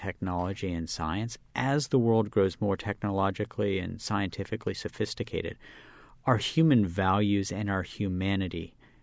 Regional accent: West Virginia, United States; You know, look, I'm from West Virginia, which has an enormous problem with obesity, and that is a product in large part of the Green Revolution, where once in my native West Virginia, people were very hungry

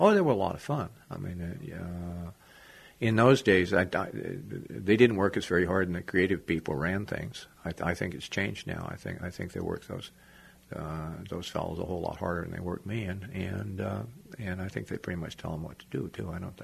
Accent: Montana, United States; Well, I was raised out in Montana, and grew up, went to school there, went to the University of Montana.

